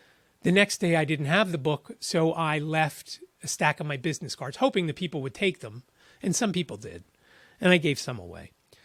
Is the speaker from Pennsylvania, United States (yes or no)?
yes; Philadelphia, Pennsylvania, United States; I'm from Philly and no one would respect me if I came here to this place and ate one of them.